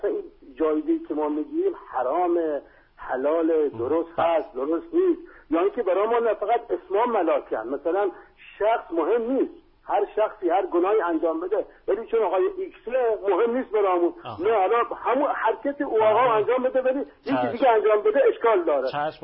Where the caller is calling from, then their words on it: Ahvaz, Khuzestan, Iran; سلام قربان، من از اهواز هستم جناب.